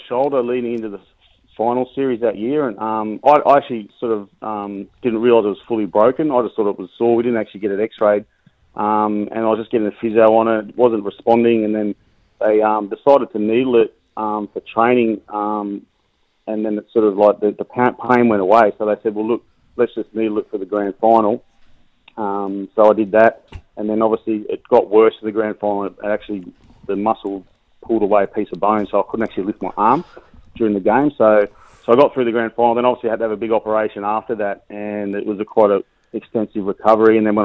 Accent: Melbourne, Victoria, Australia; also born or lived in Canberra; I grew up playing AFL and basketball. I was born in Melbourne and I followed Fitzroy as a kid, and it wasn't until I sort of moved to Canberra that all my mates at school played league.

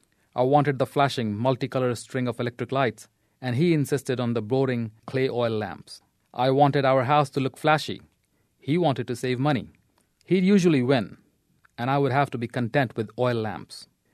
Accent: India; When I was growing up in India in the 1980s, I always looked forward to Diwali.

